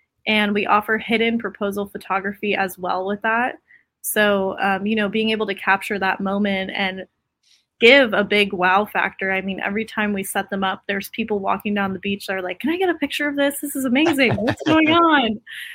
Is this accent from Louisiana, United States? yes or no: no; Parkland, Florida, United States; now in Naples, United States; I'm originally from the East Coast of Florida, Parkland, Florida.